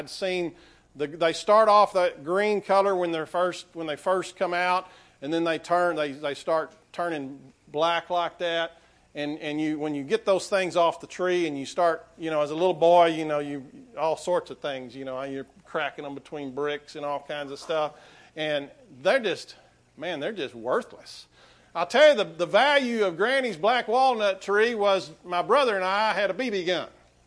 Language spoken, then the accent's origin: English; Winters, Texas, United States; born there; I was born in Winters and spent many summers in different times going and spending some time with granny.